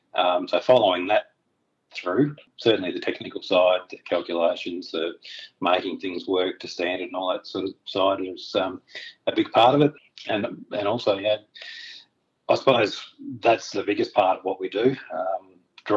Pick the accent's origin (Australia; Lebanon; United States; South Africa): Australia; Ballarat, Victoria; now in Gladstone, Australia; Yeah, I was originally from Ballarat, moved out to and grew up on a farm out in country of Victoria, moved back to Ballarat when I very first started working as a cadet, and then, from there, Melbourne, a few other places in country of Victoria, and then 1995, found myself in Gladstone